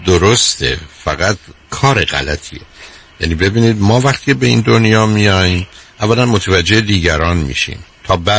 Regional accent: Iran; born there; ما در ایران متولد شدیم و فارسی بلدیم ولی انگلیسی بلد نیستیم

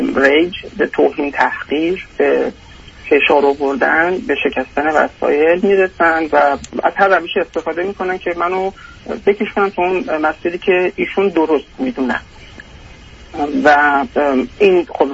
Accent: Iran; moved away as an adult; now in Australia; بعد از 5 سال هم از ایران خارج شدیم و مهاجرت کردیم به استرالیا و اومدیم اینجا

